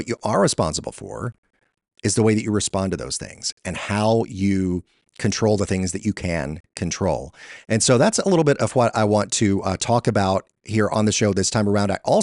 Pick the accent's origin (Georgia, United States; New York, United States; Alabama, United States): Georgia, United States; across the Southeast in Georgia here in my home state.